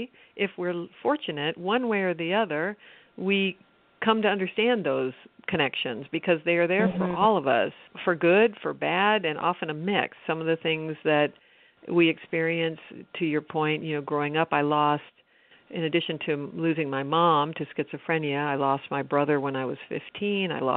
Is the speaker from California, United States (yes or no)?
yes; California, United States; this young family, when my mother was pregnant with me, to the rural part of California.